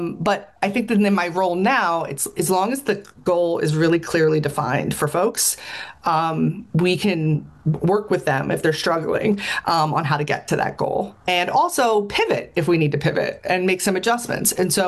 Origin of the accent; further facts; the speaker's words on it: Allentown, Pennsylvania, United States; I grew up in the Lehigh Valley, outside of Allentown. I am the oldest. And I have two younger brothers.